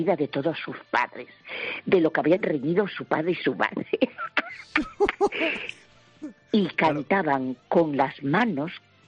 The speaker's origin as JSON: {"language": "Spanish", "town": "Gijón", "region": "Asturias", "country": "Spain", "said": "Soy de Gijón, lo sabes. Y vivo, pues, lo mejor que puedo en mi ciudad."}